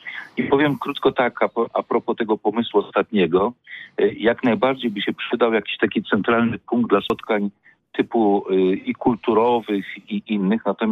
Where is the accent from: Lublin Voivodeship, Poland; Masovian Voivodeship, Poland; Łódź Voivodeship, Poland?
Lublin Voivodeship, Poland; Lublin; Proszę, jestem z Lublina pochodzę.